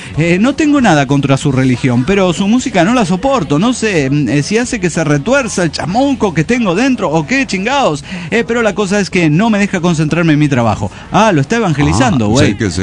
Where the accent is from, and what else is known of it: Toluca, State of Mexico, Mexico